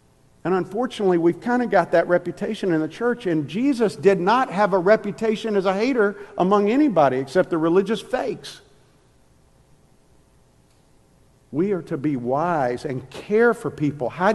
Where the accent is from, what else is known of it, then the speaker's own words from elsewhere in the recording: Mississippi, United States; I grew up in Mississippi, so I know very clearly what pond scum is.